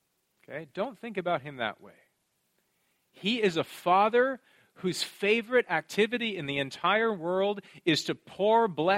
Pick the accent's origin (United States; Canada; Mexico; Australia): Canada; I, you know, of course, am living in another culture. And one of the funny temptations that I have as a Canadian here is, well, in Canada, we do everything quite a bit better than you do it here, really.